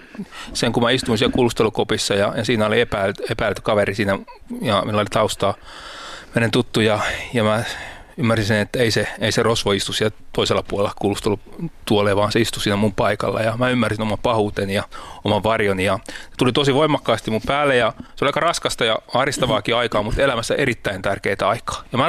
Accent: Kihniö, Pirkanmaa, Finland; mä oon syntynyt siellä Kihniössä vuonna 85 kristittyyn kotiin ja kasvoin siis kodissa, että vanhemmat oli tullut vuonna 81 uskoon.

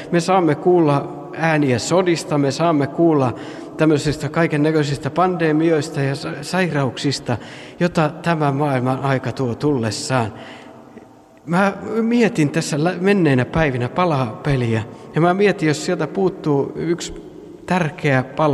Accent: Tampere, Pirkanmaa, Finland; minä olen Tampereelta kotoisin ja on siellä saanut kasvaa ja peruskoulut käydä ja sitten Forssassa löytyy tämä opiskelupaikka, Tammela.

